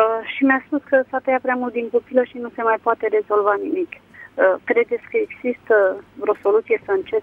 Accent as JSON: {"language": "Romanian", "region": "Ilfov", "country": "Romania", "said": "Din Ilfov."}